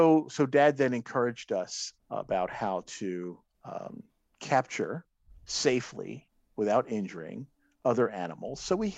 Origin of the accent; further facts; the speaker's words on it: Brooklyn, New York, United States; the only animals we ever saw as kids growing up in Brooklyn, New York, were pigeons and squirrels and occasional seagulls.